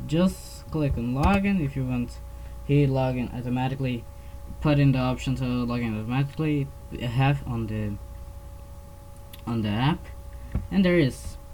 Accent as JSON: {"language": "English", "country": "Brazil", "second_language": "English", "said": "In my case, I'm Portuguese from Brazil."}